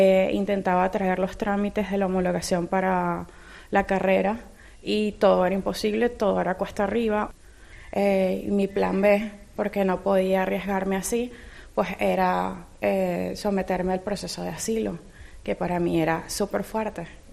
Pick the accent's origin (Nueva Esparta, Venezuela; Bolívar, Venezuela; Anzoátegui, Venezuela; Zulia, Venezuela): Bolívar, Venezuela; Ciudad Bolívar; also born or lived in Maturín / Mérida / Caracas; nací en Maturín, crecí en Ciudad Bolívar, estudié en Mérida y trabajé en Caracas. Soy un poquito de todos lados.